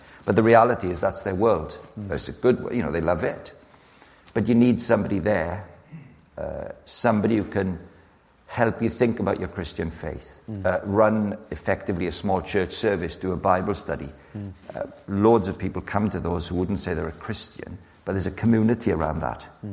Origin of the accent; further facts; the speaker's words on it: Farnborough, South East England, United Kingdom; born there; So I was born in Farnborough.